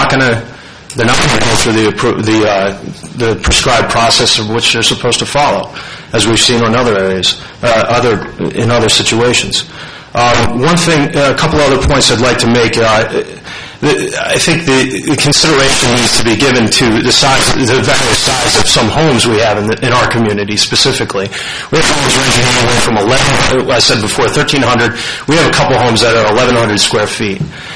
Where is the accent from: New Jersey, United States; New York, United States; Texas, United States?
New Jersey, United States; now in Montgomery County, United States; I've been a resident of Montgomery County for 4 years. My wife and I moved here originally from New Jersey.